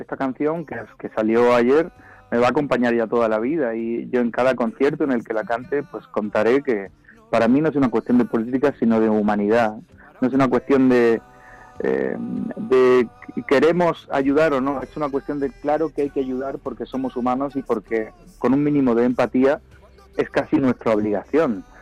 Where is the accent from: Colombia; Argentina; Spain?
Spain; Granada, Andalusia; Yo soy de Granada. Ajá. Soy de Granada.